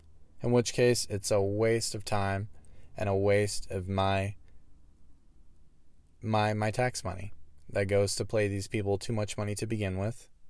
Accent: the South, United States; I grew up in the South. I grew up around firearms

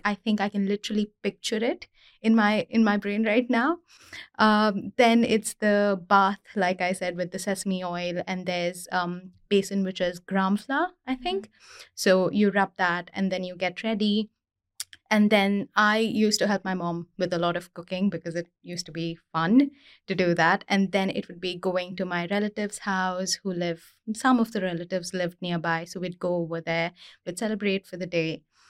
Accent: Andhra Pradesh, India; In my culture, I come from Andhra Pradesh

